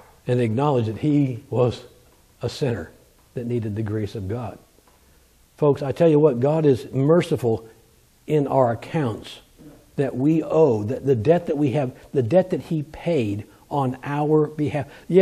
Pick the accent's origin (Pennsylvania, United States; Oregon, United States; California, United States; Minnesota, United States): California, United States; Growing up in California, I lived out there for 20 years.